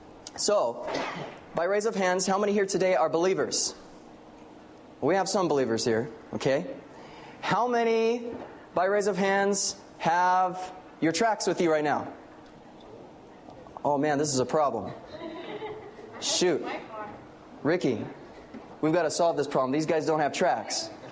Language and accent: English; California, United States; even though I'm from Central California